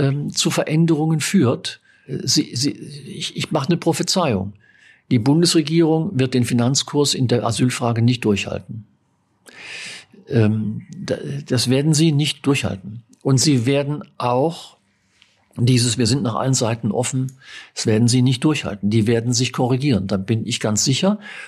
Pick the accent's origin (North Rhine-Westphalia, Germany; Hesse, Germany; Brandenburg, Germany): North Rhine-Westphalia, Germany; mein Heimatland sowieso